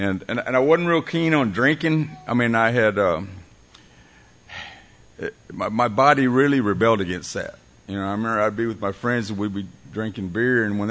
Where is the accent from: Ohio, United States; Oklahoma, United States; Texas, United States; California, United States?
Texas, United States; Corpus Christi; I grew up in Corpus Christi in a family of eight, and three brothers, two sisters.